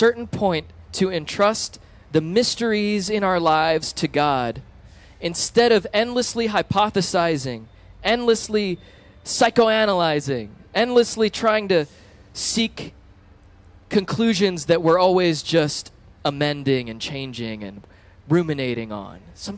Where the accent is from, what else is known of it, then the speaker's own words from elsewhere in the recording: Florida, United States; It's okay. I like the heat. I'm from Florida.